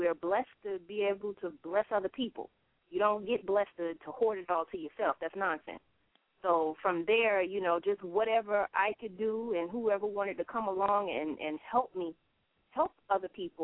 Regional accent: South Carolina, United States; accent: Geechee; And I know growing up, I fell right in the middle. Either I was not Geechee enough for some people

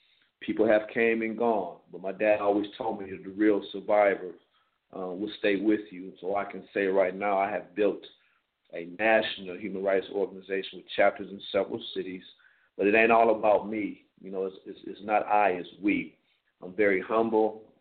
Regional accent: Ohio, United States; I'm originally from Ohio. Again … It was not easy growing up in Ohio.

